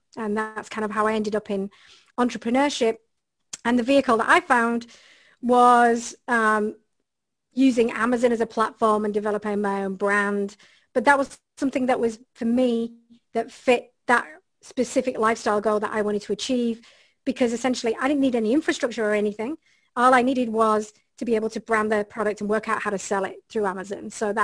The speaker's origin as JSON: {"language": "English", "town": "Bradford", "region": "Yorkshire and the Humber", "country": "United Kingdom", "said": "So as you can probably detect in my voice, I'm originally from England, a little town called Bradford, which is in the north of England. So the north of England is pretty much known for just kind of what we call grafting, right? So like working class"}